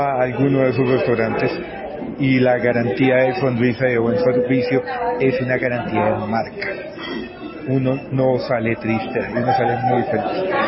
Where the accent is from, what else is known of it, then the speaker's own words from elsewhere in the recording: Colombia; para mí como colombiano es un orgullo poderlo entrevistar